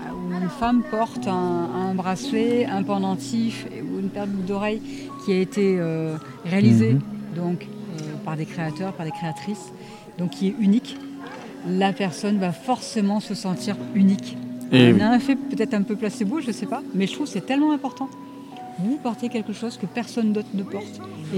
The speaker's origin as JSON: {"language": "French", "town": "Fontainebleau", "region": "Île-de-France", "country": "France", "said": "Alors, pas du tout, je suis de Fontainebleau."}